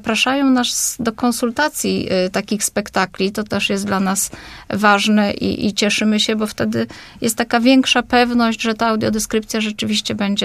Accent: Poznań, Greater Poland Voivodeship, Poland; My tutaj poznaniacy jeszcze ten dworzec jakoś może lepiej znamy

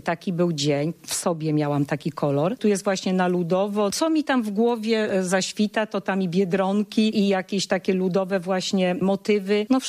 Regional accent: Konin, Greater Poland Voivodeship, Poland; To można kojarzyć z tym, że jestem z Konina.

